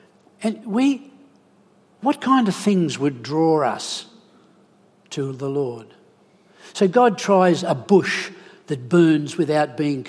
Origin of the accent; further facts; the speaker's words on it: Egypt; I grew up in Egypt where there are heaps of them.